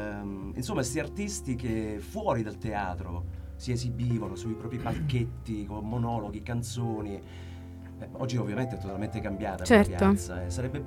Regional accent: Basilicata, Italy; io sono lucano di origine

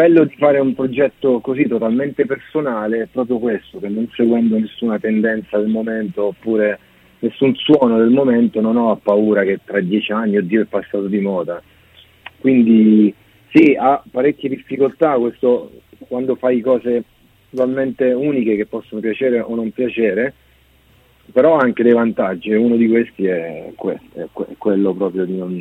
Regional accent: Abruzzo, Italy; now in Rome, Italy; No, io vivo a Roma, da un sacco di tempo, quindi sono nato e cresciuto in Abruzzo, ma vivo a Roma ormai da 15 anni, quindi sono romano anche.

